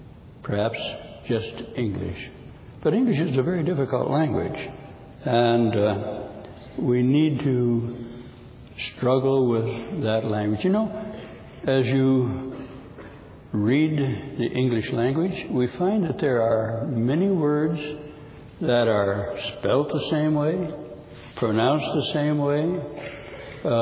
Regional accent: Findlay, Ohio, United States; he moved into what became my hometown in Findlay, Ohio, and built his retirement home.

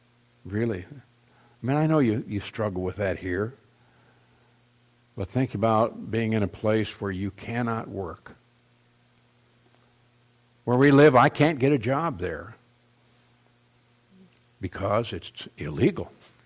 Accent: United States; looked at me and said, "You're an American, aren't you?" And I said, "Yes, I am."

